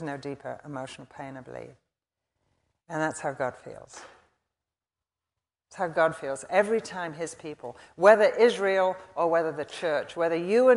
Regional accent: England, United Kingdom; Now, I'm English, in case you haven't noticed or in case you didn't know.

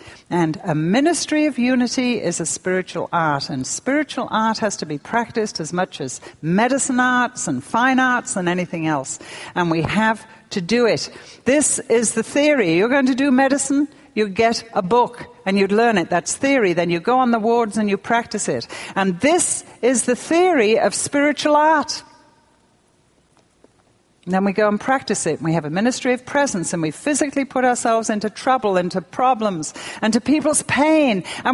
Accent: United Kingdom; Plus, I'm British. You do not intrude on people's privacy.

